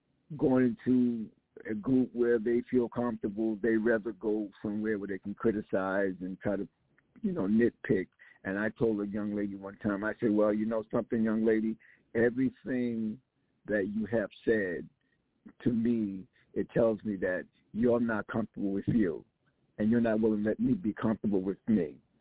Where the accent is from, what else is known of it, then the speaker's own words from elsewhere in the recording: South Carolina, United States; We grew up in South Carolina in farming, which nobody never wanted